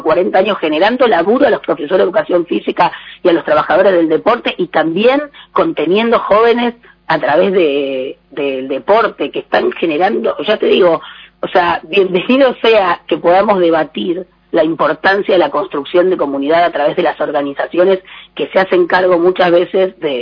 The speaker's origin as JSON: {"language": "Spanish", "country": "Argentina", "said": "Quiero que tomemos conciencia como pueblo argentino"}